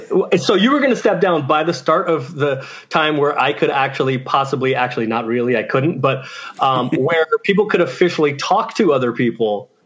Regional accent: San Francisco, California, United States; I grew up in San Francisco. I grew up a Warriors fan

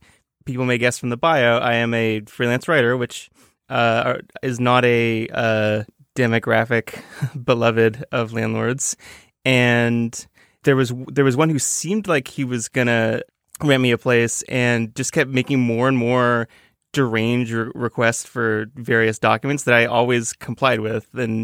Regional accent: Toronto, Ontario, Canada; I am also not from a small town. I'm from Toronto, a very big town.

